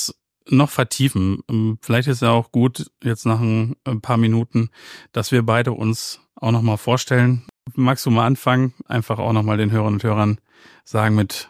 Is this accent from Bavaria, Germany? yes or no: no; North Rhine-Westphalia, Germany; born there; Gebürtiger Ostwestfale, 80er Jahrgang